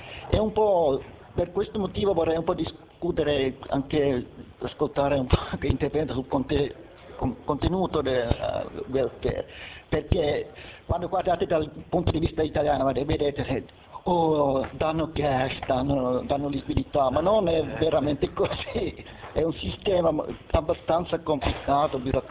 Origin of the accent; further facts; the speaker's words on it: Finland; Italian is a second language; Io vengo dalla Finlandia